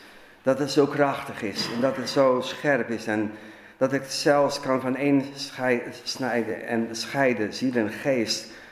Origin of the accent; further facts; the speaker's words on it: Zeeland, Netherlands; wij komen uit Zeeland